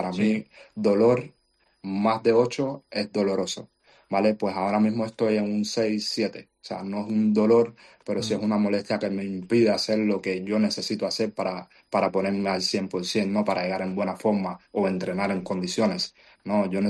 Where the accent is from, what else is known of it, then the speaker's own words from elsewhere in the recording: Spain; now in Qatar; Hombre, claro, mi casa es España, o sea, yo soy español a muerte, mi casa es España.